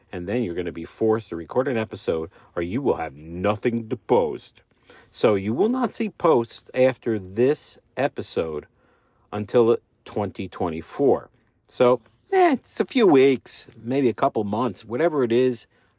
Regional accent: New Jersey, United States; I'm from Jersey, as they say. Apparently, that's how I'm supposed to say it when I talk.

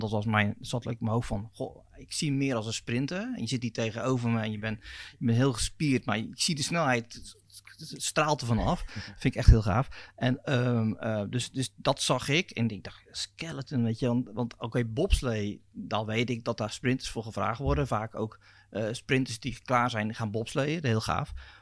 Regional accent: Rotterdam, South Holland, Netherlands; Ik ben Rotterdammer.

